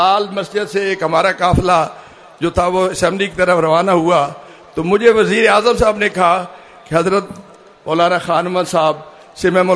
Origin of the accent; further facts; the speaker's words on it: Sargodha, Punjab, Pakistan; میرا ایک سرگودا شہر کے اندر گاؤں ہے جس میں میری رہائش ہے،